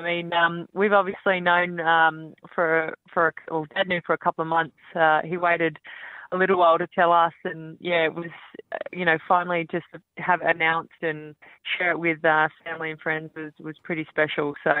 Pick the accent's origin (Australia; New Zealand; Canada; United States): Australia; Port Adelaide, South Australia; it was good fun for myself and sisters growing up in the Port Adelaide Footy Club, and getting to watch Dad play